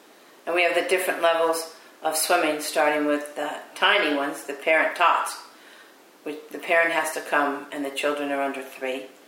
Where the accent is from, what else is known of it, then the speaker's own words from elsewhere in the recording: Rockville Centre, New York, United States; born there; I was born in December on the 5th, 1949, in Long Island, Rockville Center.